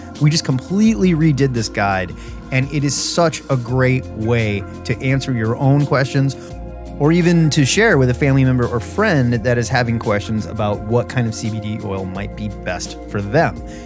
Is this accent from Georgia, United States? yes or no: no; Nebraska, United States; I'm a Nebraska guy, so Midwest.